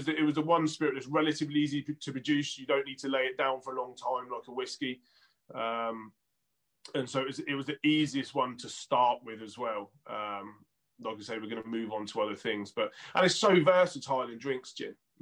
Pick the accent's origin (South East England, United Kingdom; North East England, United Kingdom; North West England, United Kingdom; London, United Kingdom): South East England, United Kingdom; So I grew up on the South Coast. I live near Southampton in the New Forest.